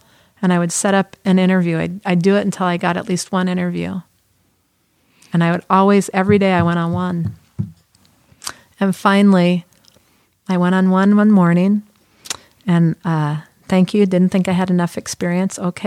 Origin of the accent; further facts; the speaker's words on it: California, United States; I'm from California, the land of the fruits and the nuts.